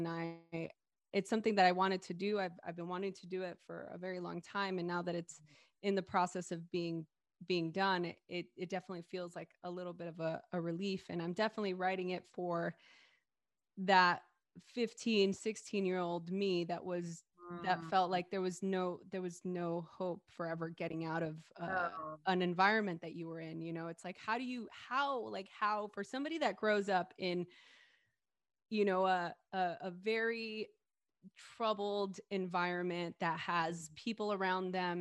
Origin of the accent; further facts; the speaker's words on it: Los Angeles, California, United States; nobody wants to know about growing up in East LA.